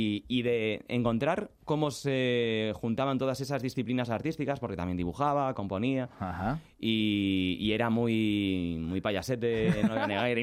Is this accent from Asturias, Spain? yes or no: yes; Avilés, Asturias, Spain; born there; now in Madrid, Spain; En Avilés